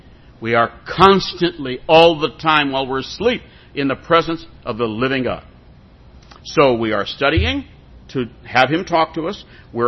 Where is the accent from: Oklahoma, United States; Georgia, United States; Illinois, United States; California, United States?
Illinois, United States; Spring Grove; also born or lived in Chicago; When I was a kid, we moved from Chicago to Spring Grove, Illinois, which is just north of Fox Lake, to a home that actually had been built to be a summer home.